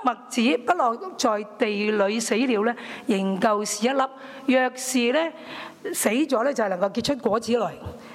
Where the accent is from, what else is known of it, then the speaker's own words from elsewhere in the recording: China; 今天我們看到福音去到我們的中國